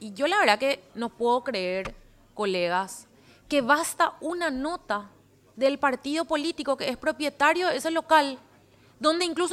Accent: Asunción, Paraguay; vivo en Asunción, soy de Asunción, pero suelo transitar por ciudades aledañas, San Lorenzo entre ellas

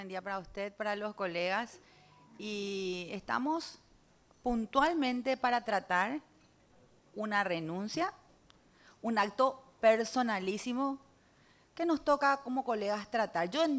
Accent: Paraguay; Y yo quiero, presidente, como paraguaya, no luego como parlamentaria, confiar en las instituciones.

